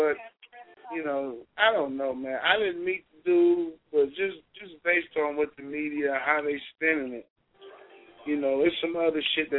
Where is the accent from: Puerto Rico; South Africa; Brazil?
Puerto Rico; born there; I am a proud member of the Puerto Rican community. I was born in Puerto Rico